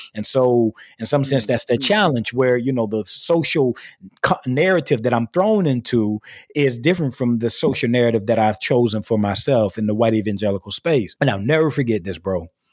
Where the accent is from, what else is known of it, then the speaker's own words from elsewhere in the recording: California, United States; now in Georgia, United States; So I came from California.